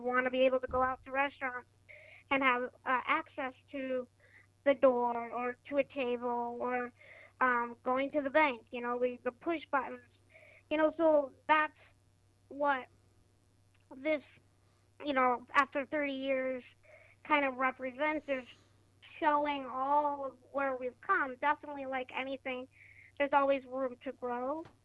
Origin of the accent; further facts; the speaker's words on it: Sioux Falls, South Dakota, United States; from Sioux Falls, South Dakota, and I also have a disability.